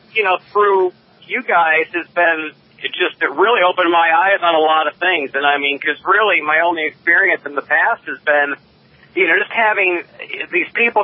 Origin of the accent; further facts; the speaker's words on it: Ireland; I am Irish. I know my people.